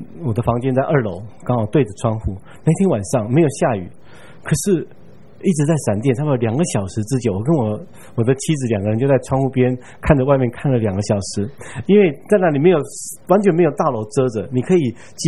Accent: Taiwan; 我爸爸说我们台湾人称它叫 GB7

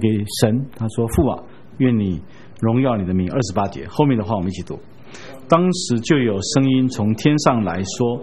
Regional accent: China; 我们中国人早就预言这一件事

